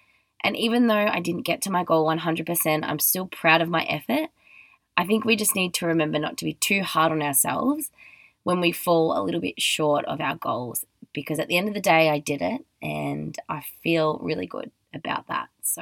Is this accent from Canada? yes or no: no; Australia; I'm just an Australian girl with the world at her feet, working in public relations and communications